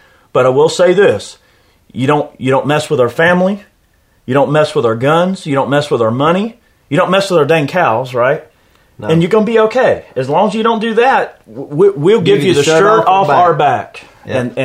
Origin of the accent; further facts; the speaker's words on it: Georgia, United States; I mean, I'm from Georgia. Of course, I've grown up in quite a few rural areas and spent a lot of time in rural areas as well as the cities.